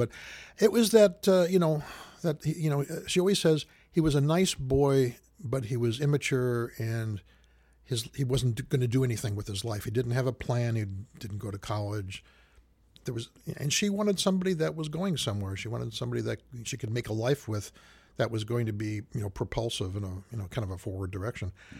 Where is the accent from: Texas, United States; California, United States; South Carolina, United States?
California, United States; Montebello; And I was born in Montebello, California, an eastern suburb of Los Angeles.